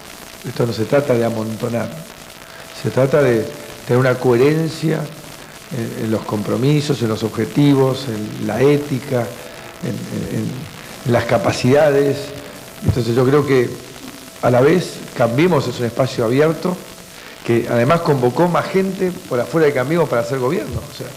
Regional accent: Argentina; somos los argentinos comprometiéndonos de una manera distinta de cómo lo hemos hecho durante décadas

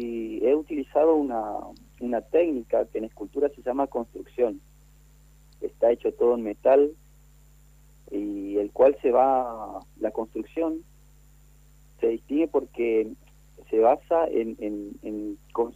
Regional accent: Corrientes, Argentina; yo soy nacido en Corrientes Capital. He estudiado allá en Corrientes Capital, en el Instituto Josefina Conte.

